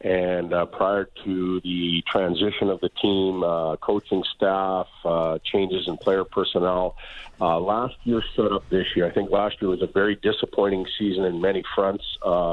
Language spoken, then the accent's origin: English; Saskatoon, Saskatchewan, Canada; I was a major junior player in Saskatoon, the Western Hockey League. I was from Saskatoon, so I got to live and play at home